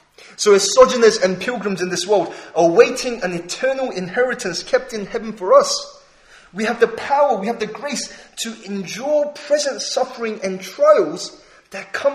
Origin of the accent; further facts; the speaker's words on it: South Korea; now in United Kingdom; Unlike my Korean citizenship that I sadly had to give up. Koreans don't allow dual nationality, sadly.